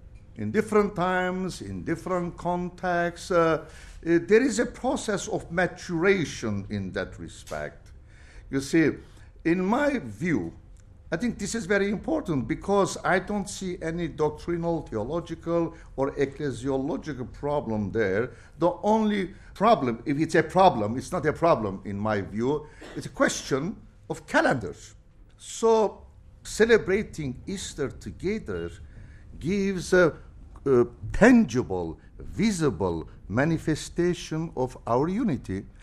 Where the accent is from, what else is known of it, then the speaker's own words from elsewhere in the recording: Lebanon; I come from Lebanon.